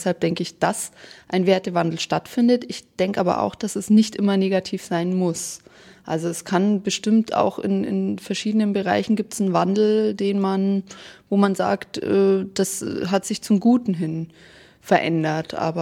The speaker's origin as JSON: {"language": "German", "region": "Bavaria", "country": "Germany", "lives_now": "Berlin, Germany", "said": "Ich bin ursprünglich aus Bayern, aus dem Bayerischen Wald, jetzt aber seit 1,5 Jahren in Berlin. Ich bin fast 27 Jahre alt"}